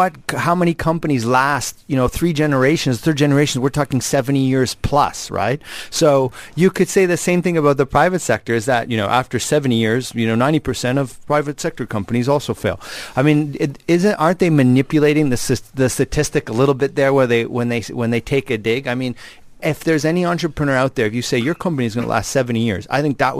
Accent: Ottawa, Ontario, Canada; public administration from Carleton University, Canada, which is in the town of Ottawa. It's also my hometown.

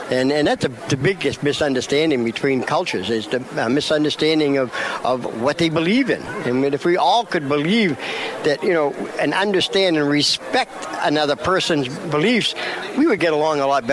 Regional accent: Maine, United States; I'm Passamaquoddy and Mi'kmaq, so I came down from Maine, and I learned all I could about the Wappinger people

